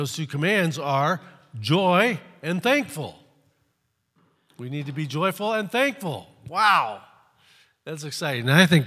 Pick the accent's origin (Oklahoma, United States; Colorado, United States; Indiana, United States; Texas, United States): Indiana, United States; Fort Wayne; I had the privilege growing up, I grew up in Fort Wayne.